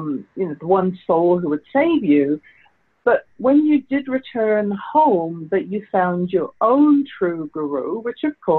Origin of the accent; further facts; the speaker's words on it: United Kingdom; now in Canada; So my guest today is from my home country. You can tell from my accent, I was not born in Canada. I've been here 30 years, however.